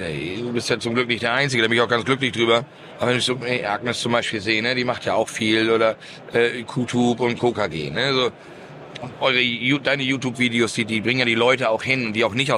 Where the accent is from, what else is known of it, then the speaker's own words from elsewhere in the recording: Germany; Also ich komme aus dem Hamburger Speckgürtel.